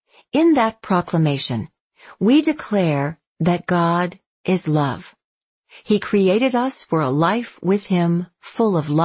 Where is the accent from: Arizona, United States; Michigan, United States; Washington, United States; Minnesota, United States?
Washington, United States; Seattle; But many in my hometown of Seattle would find the idea of personal sin both ridiculous and incomprehensible.